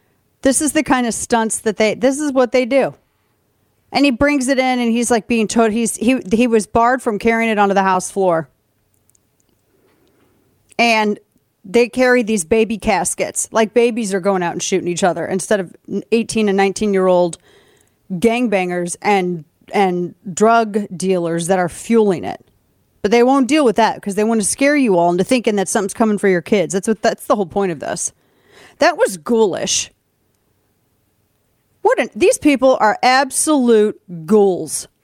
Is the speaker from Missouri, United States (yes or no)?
yes; Missouri, United States; this is out of my home state of Missouri.